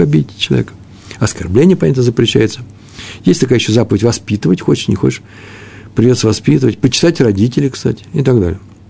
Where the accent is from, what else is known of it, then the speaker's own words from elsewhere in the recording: Moscow, Russia; Как в московском метро. Я москвич. Тяжело там было.